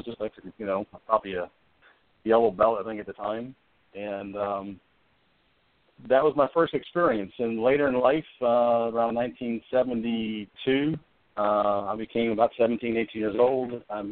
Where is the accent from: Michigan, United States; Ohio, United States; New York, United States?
New York, United States; Liverpool; I was a young kid in Liverpool, New York. I'm actually from Syracuse, outside of Syracuse.